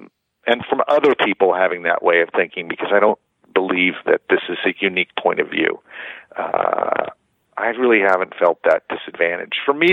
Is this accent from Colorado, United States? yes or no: no; Oklahoma, United States; But since I have this name and I'm from Oklahoma and I play these roles